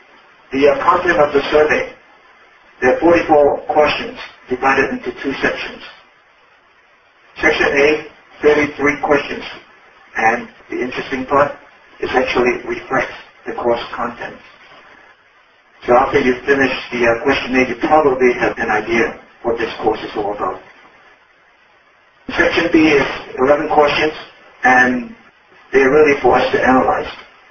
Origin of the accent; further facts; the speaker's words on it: Hong Kong; born there; also born or lived in Canada / United Kingdom; Actually, I was born in Hong Kong.